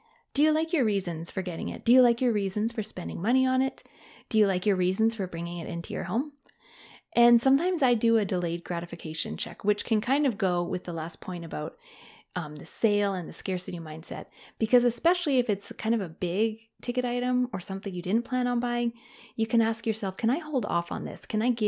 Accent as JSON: {"language": "English", "country": "Canada", "said": "If you're in Canada, my home country, I'd love to hear from you guys."}